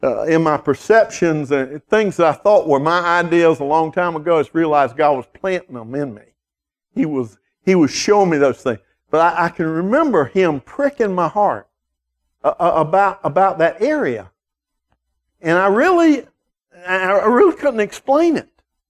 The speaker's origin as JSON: {"language": "English", "town": "Savannah", "region": "Georgia", "country": "United States", "tie": "born or raised there", "also_born_or_lived": "Texas", "said": "Audrey and I, you know, I grew up in Savannah here all my life, and then we got married. We moved to Texas. And lived in Texas, other parts of Georgia."}